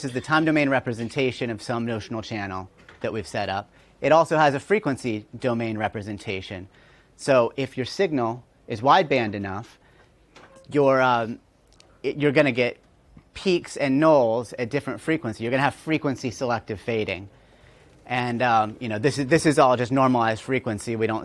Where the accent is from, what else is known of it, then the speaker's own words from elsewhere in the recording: United States; I am from the United States.